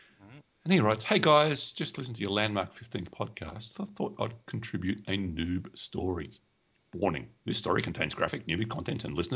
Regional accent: Australia; Sure, we got different classes, but we're all Australian.

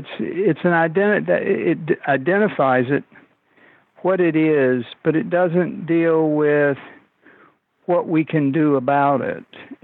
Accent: Arkansas, United States; And I come from the Mississippi River Delta, and I come from Southeast Arkansas, and it is a very racist region.

